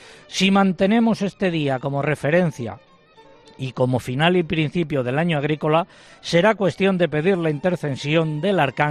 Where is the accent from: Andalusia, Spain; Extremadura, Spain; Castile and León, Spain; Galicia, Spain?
Castile and León, Spain; Adanero; Por mi tierra, Adanero, en la comarca bulense de La Moraña, existía una expresión que todavía recuerdo